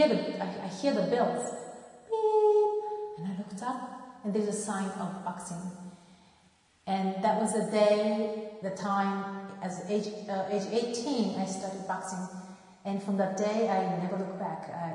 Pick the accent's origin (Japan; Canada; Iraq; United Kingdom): Japan; English is a second language; now in New York City, United States; Why I'm here? Why I came from Japan? Why I'm boxing?